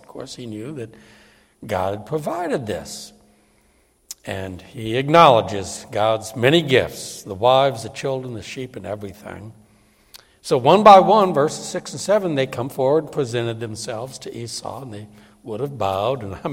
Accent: New Orleans, Louisiana, United States; We grew up in New Orleans, so in the summer for a week and for a few days at Christmas, we'd drive down there and meet them.

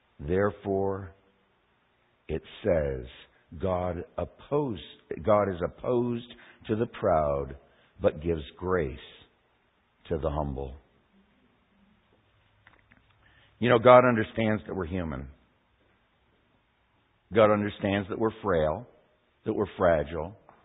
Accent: Bowling Green, Kentucky, United States; He heard I was from Bowling Green area.

